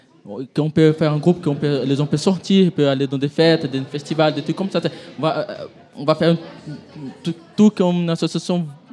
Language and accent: French; Brazil; moi, je suis une Brésilienne, en fait.